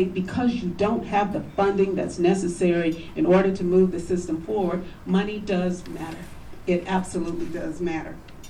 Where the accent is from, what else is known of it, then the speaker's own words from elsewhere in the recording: Swainsboro, Georgia, United States; You heard, I'm from Swainsboro, Georgia. I'm from South Georgia, rural South Georgia.